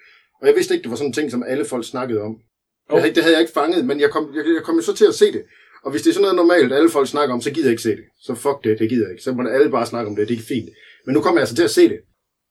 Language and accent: Danish; Skive, Central Denmark Region, Denmark; jeg er oppe fra Skive